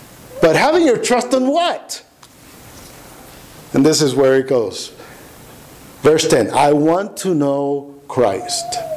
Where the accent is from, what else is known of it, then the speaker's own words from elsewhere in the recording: East Harlem, New York, United States; I'm very proud of being a Latino, right? I'm from El Barrio.